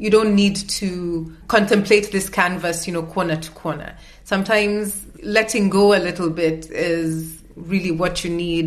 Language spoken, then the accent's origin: English; Nairobi, Kenya; I did not necessarily see a lot of artists when I was growing up in Nairobi.